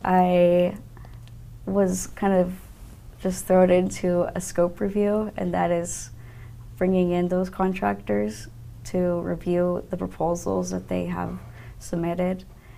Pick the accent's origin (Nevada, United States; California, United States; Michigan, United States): Nevada, United States; Carson City; Growing up in Carson City, you don't have the high-rise buildings, you don't have that kind of skyline.